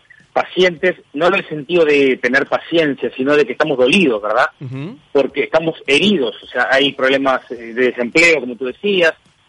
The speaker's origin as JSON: {"language": "Spanish", "country": "Uruguay", "said": "estamos viviendo algo que es insólito como humanidad o como uruguayo"}